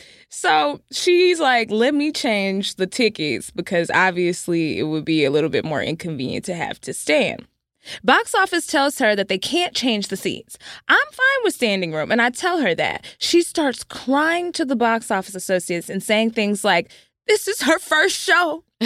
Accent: the South, United States; Like, we're insane. We're from the South.

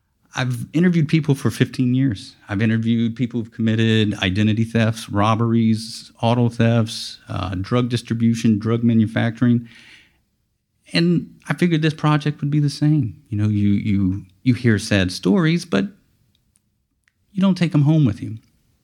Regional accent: Lafayette, Louisiana, United States; So I'm from Lafayette, Louisiana, not too far from here. But all of my family is from these small towns in northern Louisiana near the Mississippi River.

